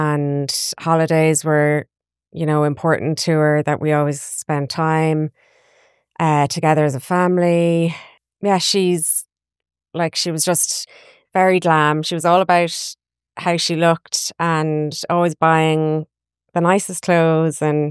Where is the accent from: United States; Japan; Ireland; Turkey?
Ireland; Mountmellick, Leinster; I'm from Laois, yeah. I grew up in Mount Mallock, outside Mount Mallock, and I'm now back in Laois after studies and Dublin. And so I'm back in Kilnard in Laois.